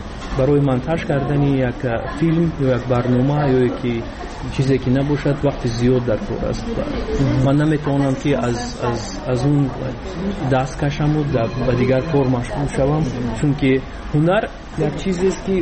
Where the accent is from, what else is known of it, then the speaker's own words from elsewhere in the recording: Tajikistan; moved away; چون که در بیرون از مرز تاجیکستان موسیقی ما رو نزدیکتر میکنند با وطنمون